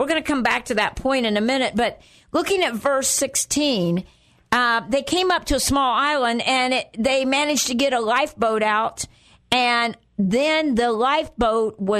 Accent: Midwest, United States; Now, I'm not from the Northeast, and you're not either. We're from the Midwest, aren't we?

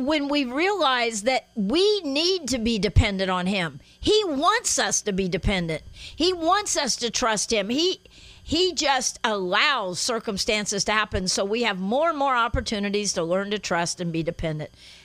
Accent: Guatemala; Being back in the Latin American country where I grew up in Guatemala

